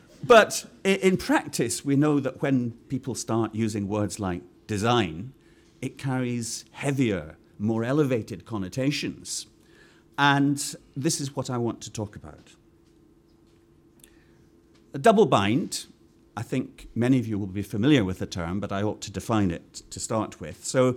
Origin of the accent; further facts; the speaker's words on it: United Kingdom; So I come here from Britain.